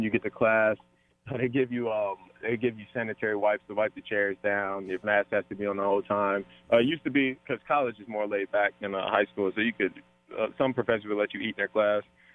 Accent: Cincinnati, Ohio, United States; I'm from Cincinnati. That's an hour and a half away

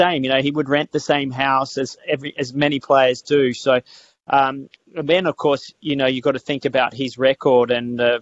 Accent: Australia; being Australian

